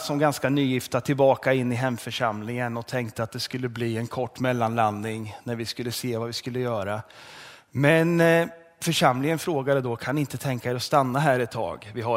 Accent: Hällestad, Östergötland, Sweden; also born or lived in Australia; jag är född och uppvuxen i Hällestad i Östergötland. Och återvände till Hällestad efter 10 år på annan plats

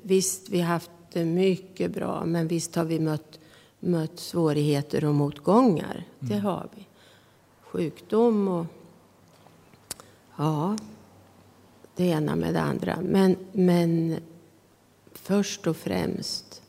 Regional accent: Östansjö, Örebro County, Sweden; also born or lived in Möja; Ja, så när jag var 4 år flyttade vi till Östansjö.

